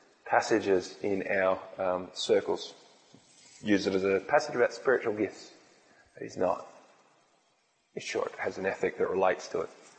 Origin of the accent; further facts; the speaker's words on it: Australia; Here we are as an Australian people.